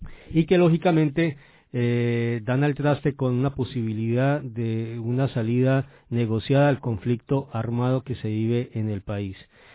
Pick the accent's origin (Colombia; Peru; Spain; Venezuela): Colombia; Como colombiano me siento realmente no solamente sorprendido